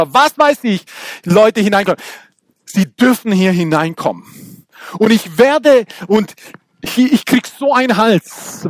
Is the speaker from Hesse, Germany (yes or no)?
no; Baden-Württemberg, Germany; ich bin aufgewachsen am Fuße der Schwäbischen Alb. Und da bin ich aufgewachsen. Da, wo wir sagen nicht Tüte, wir sagen Guck und so Zeug.